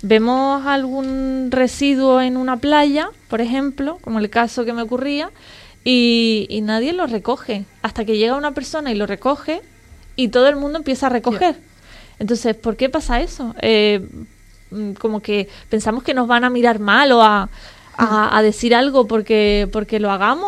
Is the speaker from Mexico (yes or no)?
no; Canary Islands, Spain; Esos conocimientos que deberíamos tener como canarios y canarias, como majoreras, pero que todavía pues no tenemos.